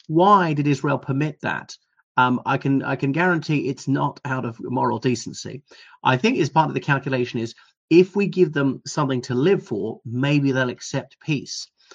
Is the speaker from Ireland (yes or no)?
yes; Ireland; from Ireland.